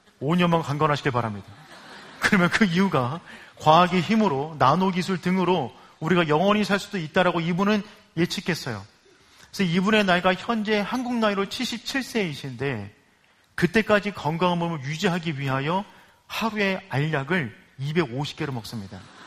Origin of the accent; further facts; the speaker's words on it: Miari, Seoul, South Korea; 저의 고향은 미아리입니다. 미아리에서 결혼하기 전까지 살았어요.